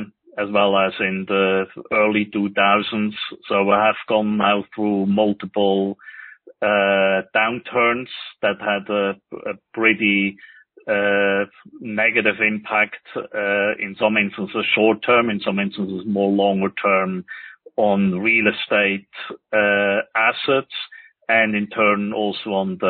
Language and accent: English; Switzerland; moved away as an adult; now in Dallas, United States; even though I have been living here now for the last 15 years or so. Originally, I'm from Switzerland. I grew up in Switzerland, went to school in Switzerland